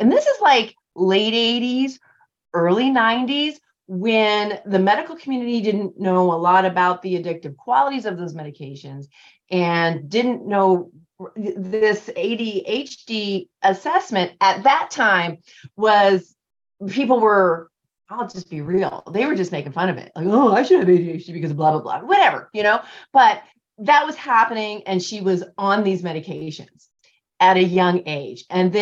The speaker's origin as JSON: {"language": "English", "town": "Eagle River", "region": "Alaska", "country": "United States", "tie": "born or raised there", "said": "And I was raised in the same town. So I was raised in Eagle River, Alaska."}